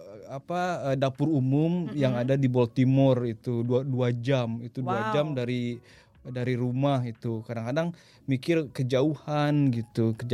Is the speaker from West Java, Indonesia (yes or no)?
yes; Bandung, West Java, Indonesia; ayo saya asal Bandung